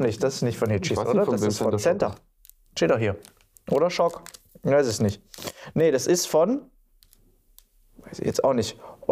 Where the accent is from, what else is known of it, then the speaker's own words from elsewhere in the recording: Cologne, North Rhine-Westphalia, Germany; Ich komme aus Köln